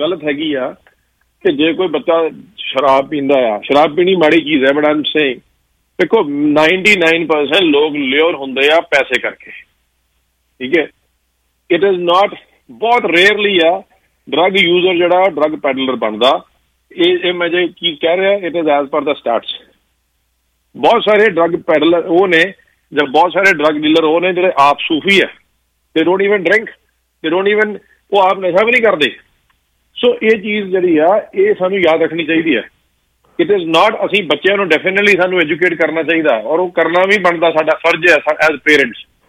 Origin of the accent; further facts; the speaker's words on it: Punjab, India; ਮੇਰਾ ਪਿੰਡ 3 ਕਿਲੋਮੀਟਰ ਜਿਹੜਾ ਦੂਰ ਹੈਗਾ ਸਿਰਫ ਕਾਦੀਆਂ ਤੋਂ